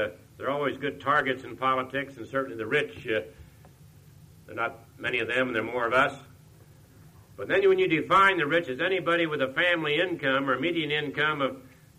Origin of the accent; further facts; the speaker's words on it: Kansas, United States; but I am from Kansas, born in Kansas, reared in Kansas.